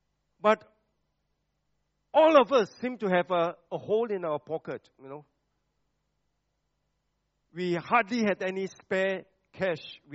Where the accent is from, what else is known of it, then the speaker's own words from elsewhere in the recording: Penang, Malaysia; also born or lived in Klang; Penang is my hometown. I was born in Penang. But at the age of 20, I was in Klang or KL.